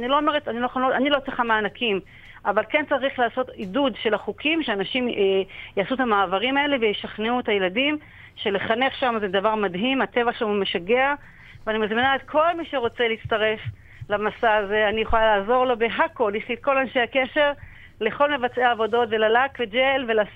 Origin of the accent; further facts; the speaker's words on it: Kiryat Shmona, Northern District, Israel; איפה שגדלתי, אני מעבירה את מרכז הקובץ שלי לקריית שמונה